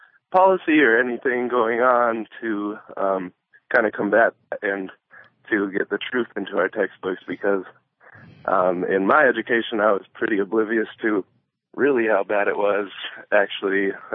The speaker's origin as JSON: {"language": "English", "town": "Los Angeles", "region": "California", "country": "United States", "said": "Hi, I'm from Los Angeles."}